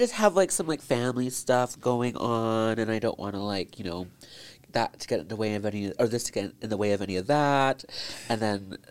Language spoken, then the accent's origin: English; Nelson, British Columbia, Canada; now in Vancouver, Canada; I definitely leaned more into it when I moved to Vancouver. So growing up in Nelson.